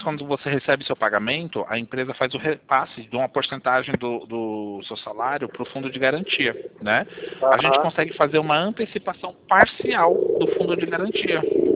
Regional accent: Sorocaba, São Paulo, Brazil; Eu sou de Sorocaba.

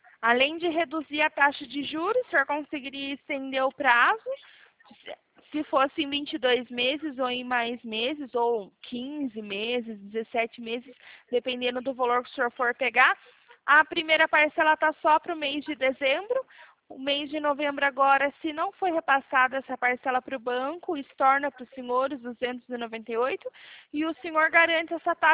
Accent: São Paulo, Brazil; eu sou aqui do interior de São Paulo.

